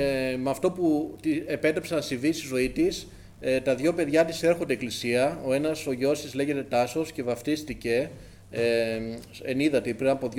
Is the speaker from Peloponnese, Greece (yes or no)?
no; Kavala, Eastern Macedonia and Thrace, Greece; also born or lived in Thessaloniki; γεννήθηκα στη Θεσσαλονίκη, μεγάλωσα στην Καβάλα